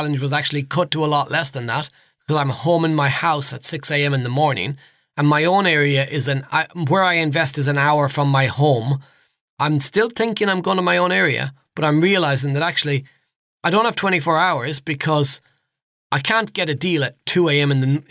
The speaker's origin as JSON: {"language": "English", "region": "East Midlands", "country": "United Kingdom", "said": "Now, I'm from the Midlands, so up around Nottinghamshire."}